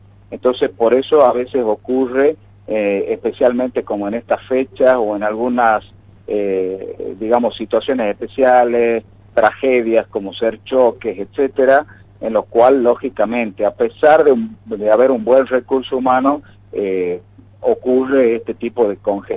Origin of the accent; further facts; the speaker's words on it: Tucumán, Argentina; yo siendo, digamos, un médico de hospital y siendo un ciudadano tucumano